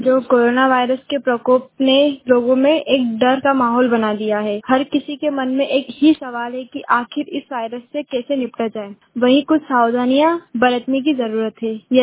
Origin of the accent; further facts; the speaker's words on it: Jirapur, Madhya Pradesh, India; मैं ब्लॉक जिरापुर से हूँ, राजगढ़ डिस्ट्रिक्ट में है।